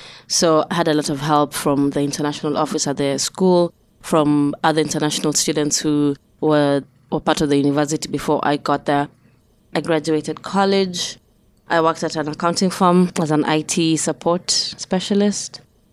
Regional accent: Nairobi, Kenya; born there; And I was born in Nairobi, Kenya.

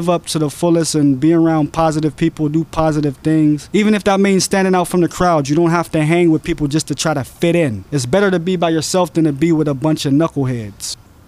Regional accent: Pittsburgh, Pennsylvania, United States; I was born on April 12th, 1976. Actually, I was born in Pittsburgh, PA. Grew up in Bellsouver on the south side of Pittsburgh.

